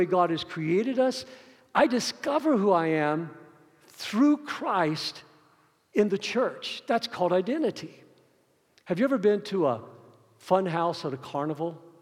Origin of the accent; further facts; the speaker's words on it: United States; I'm an American. I am a proud Georgia Bulldog